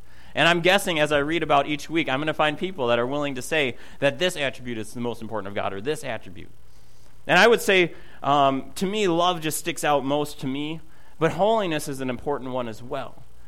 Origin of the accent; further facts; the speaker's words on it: Minnesota, United States; I'm from Minnesota, and I have that jersey.